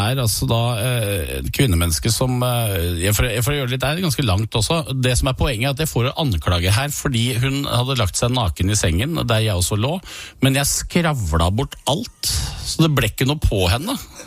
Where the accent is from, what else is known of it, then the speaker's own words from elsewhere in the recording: Innlandet, Norway; bare den ikke gjennomkokt på opplandsmaner, der jeg kommer fra. Altså, det ingen som trekker torsken i innlandet.